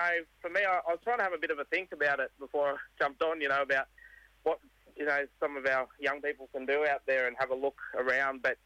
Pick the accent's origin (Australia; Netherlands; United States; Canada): Australia; New South Wales; Yeah, so I'm a Wiradjuri man. My people are from the Dubbo and Parkes region of Central West, New South Wales.